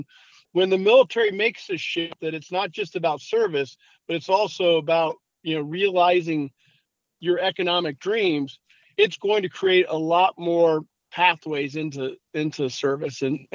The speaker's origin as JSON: {"language": "English", "region": "Indiana", "country": "United States", "tie": "born or raised there", "said": "I grew up in the Rust Belt down near Fort Wayne."}